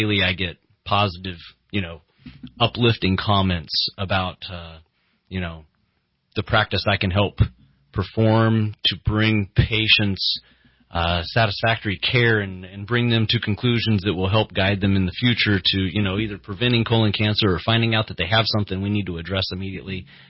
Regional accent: Kansas City, Missouri, United States; now in Reading, United States; Well, my wife and I came here to the Reading area summer of 2012. So we are Midwesterners. We came from Kansas City, Missouri.

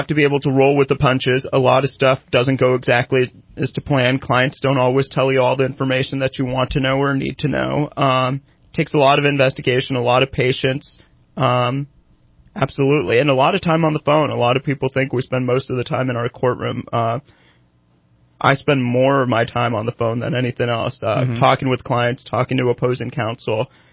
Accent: Red Bluff, California, United States; and we were the first East Indian family of ethnicity to move to the Red Bluff area.

